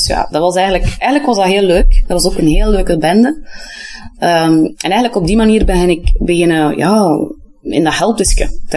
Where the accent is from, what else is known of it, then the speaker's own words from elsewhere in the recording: Poperinge, Flanders, Belgium; Want ik ben dus opgegroeid in die streek. Hè? Dus ik ben eigenlijk van Poperingen afkomstig.